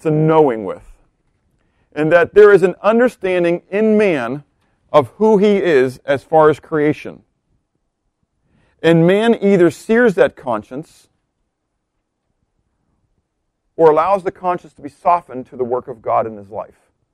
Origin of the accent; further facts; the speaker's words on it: Pittsburgh, Pennsylvania, United States; I mean, I remember growing up in Pittsburgh, having to watch the news to find out what the pollution count was